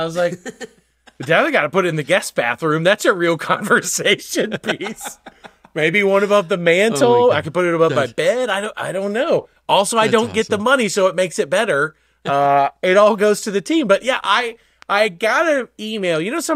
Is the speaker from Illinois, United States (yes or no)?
no; Birmingham, Alabama, United States; I grew up in Birmingham. So I was like, oh, this will be fun. It's close.